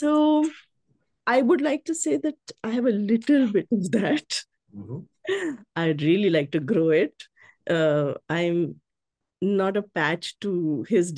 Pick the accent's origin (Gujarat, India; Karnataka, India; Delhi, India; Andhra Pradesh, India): Delhi, India; I was born in Delhi, as when you introduced me, everything about me has been homegrown in Delhi. And I grew up in a joint family.